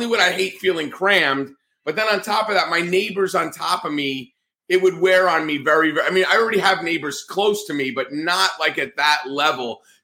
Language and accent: English; New Jersey, United States; now in Florida, United States; Like, I know, like, I'm from New Jersey. So whereas here in Florida, while it's one of our oldest states, New Jersey, there's a lot of historical sites.